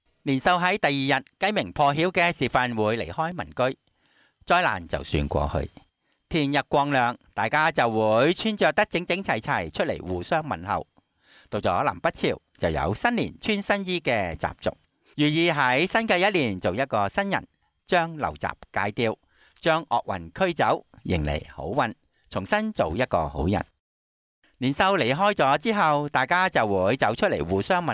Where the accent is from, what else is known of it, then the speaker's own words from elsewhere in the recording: Hong Kong; 我哋香港人咧都好兴咧